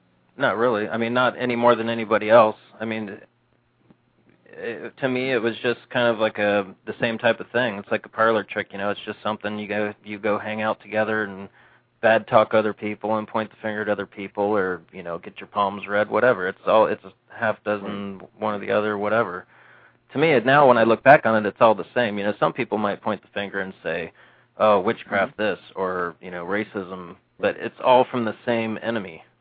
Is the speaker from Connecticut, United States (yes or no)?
no; Ohio, United States; I mean, they were all interesting to me growing up in Ohio.